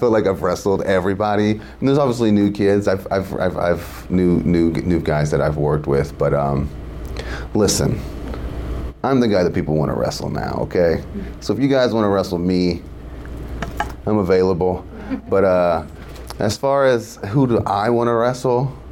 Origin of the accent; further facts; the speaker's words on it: Kentucky, United States; And I grew up in Kentucky. We walk around with no shoes a lot.